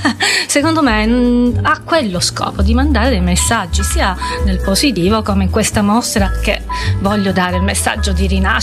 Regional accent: Sicily, Italy; Io porto la mia sicilianità, porto la mia voglia di vivere, i miei colori, la mia terra

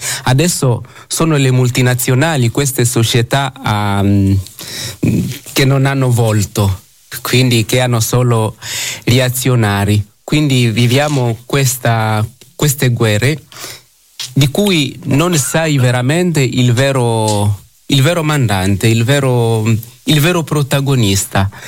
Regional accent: DR Congo; io vengo dal Congo, dalla Repubblica Democratica del Congo, vicino all'equatore, come l'hai accennato. Io abito a 5 chilometri dall'equatore nell'emisfero nord, quindi ogni settimana attraverso l'equatore.

